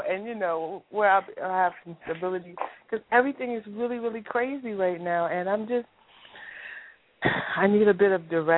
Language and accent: English; the South, United States; I'm from the South